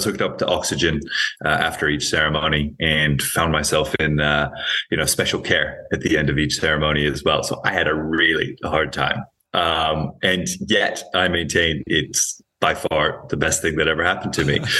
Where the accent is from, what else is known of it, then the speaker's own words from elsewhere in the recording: Hawaii, United States; And from what I had seen in my friends' groups growing up in Hawaii, there was a lot of darkness around all substances, broadly speaking.